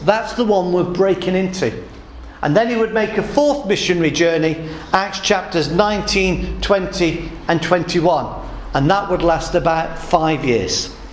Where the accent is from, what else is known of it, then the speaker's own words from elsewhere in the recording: England, United Kingdom; Now, I grew up in the Midlands and spent the first part of my life in the Midlands.